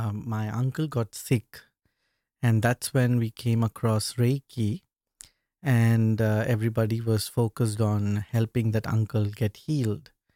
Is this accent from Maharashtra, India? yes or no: yes; Mumbai, Maharashtra, India; I was born in India, in Mumbai, and grew up and I studied medicine. As a kid, I was exposed to a lot of meditation and spirituality because our family was oriented to the Hindu tradition and practices.